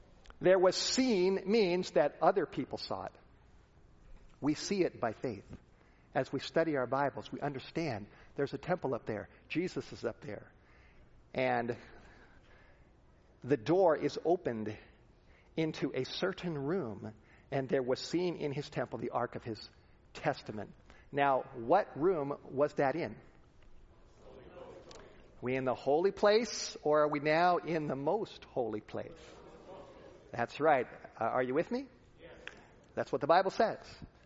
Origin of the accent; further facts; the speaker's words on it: Los Angeles, California, United States; Growing up in the Hollywood Hills, Southern California, living a wild, crazy life, partying, all kinds of, I was so mixed up.